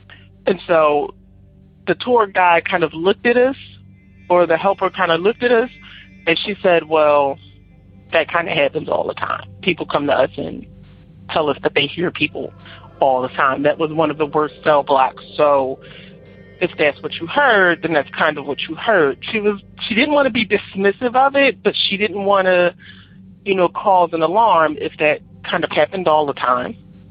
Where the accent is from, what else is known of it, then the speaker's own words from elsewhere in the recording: Philadelphia, Pennsylvania, United States; I'm from Philadelphia, Pennsylvania.